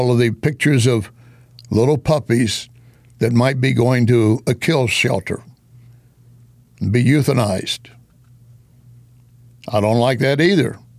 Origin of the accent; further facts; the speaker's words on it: Texas, United States; I'm from West Texas. I know oil wells.